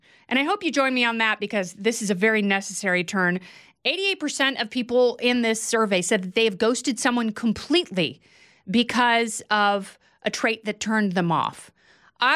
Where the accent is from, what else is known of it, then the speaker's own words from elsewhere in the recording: United States; because I'm an American and not a communist.